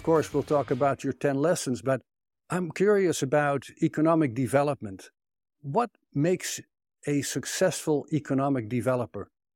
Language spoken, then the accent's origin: English; Netherlands; English is a second language; now in Arizona, United States; I'm originally from the Netherlands, residing happily in the Grand Canyon state of Arizona in the United States.